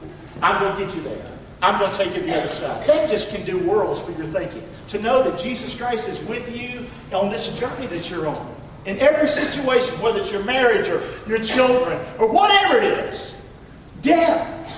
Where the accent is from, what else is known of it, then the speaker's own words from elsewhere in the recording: Rockingham, North Carolina, United States; I'm from Rockingham, North Carolina. Little old hole in the road.